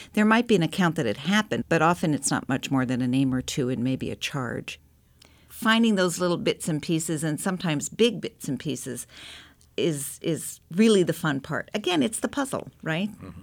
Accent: Sitka, Alaska, United States; And I'm from a little town. You know, I'm from Sitka, and I know how these things haunt communities.

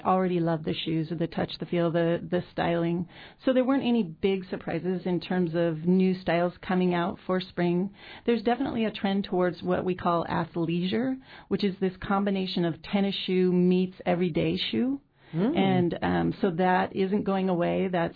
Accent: Alaska, United States; I grew up in Alaska, so sometimes people are shocked to learn I spent time in Alaska, or not Alaska, in Yakutat and Cordova and Ketchikan, as well as Juneau.

